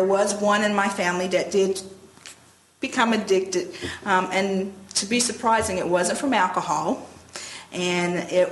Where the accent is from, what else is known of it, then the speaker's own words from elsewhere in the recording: Florida, United States; I was born and raised in Florida. Most people know the location of Destin.